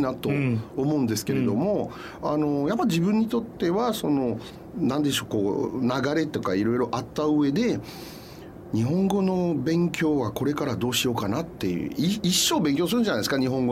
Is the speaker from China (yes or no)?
no; Nice, Provence-Alpes-Côte d'Azur, France; Japanese is a second language; now in Japan; まあ、ふるさとのニースっていうのはね、なかなかその、うん、何でしょうか、仕事の機会としては、うん、まあ、観光産業が非常に ね強いんですけれども